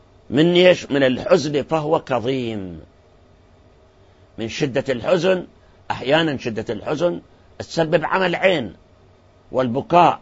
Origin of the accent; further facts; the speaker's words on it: Iraq; لكن الآن حقيقة عندنا في العراق ناس